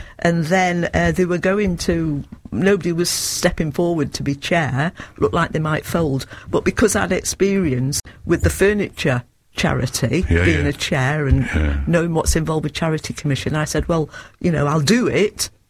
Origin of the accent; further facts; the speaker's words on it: Blackpool, North West England, United Kingdom; I'm from Blackpool, Thornton Cleveland's.